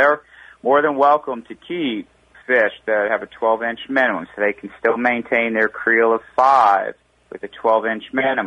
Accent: Louisiana, United States; So I grew up in Louisiana though.

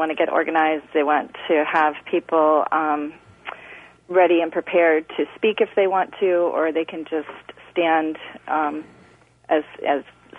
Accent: Maryland, United States; I grew up in Montgomery County, and I watched that city grow incredible amounts, okay, over the years.

